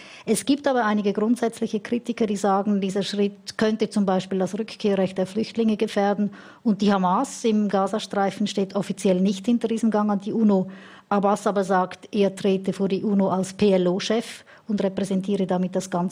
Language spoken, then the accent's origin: German; Switzerland; Das kennen wir als Schweizer gut.